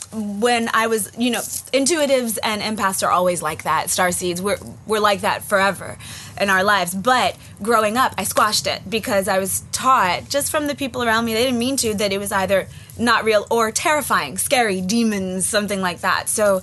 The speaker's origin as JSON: {"language": "English", "region": "Virginia", "country": "United States", "tie": "born or raised there", "said": "Yes, the backwoods, like deep south, 5,000 people in my hometown, super racist, all the things."}